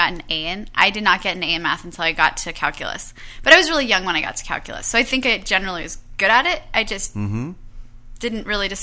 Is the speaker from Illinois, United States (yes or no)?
no; Florida, United States; I grew up in Florida, but the way Susie and I met was We were child models together.